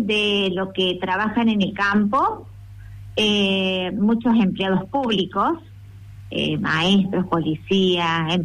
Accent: Argentina; Orgullo nacional, somos los abanderados de la República Argentina.

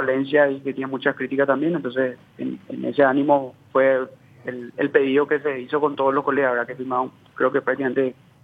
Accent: Paraguay; Creo que merecemos saber todos los ciudadanos y hablo como paraguayo

